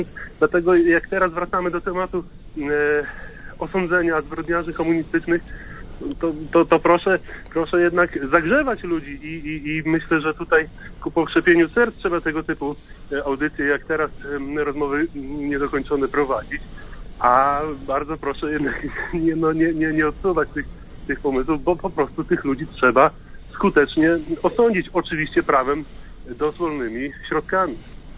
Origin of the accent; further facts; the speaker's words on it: western Poland, Poland; no pochodzę z zachodniej Polski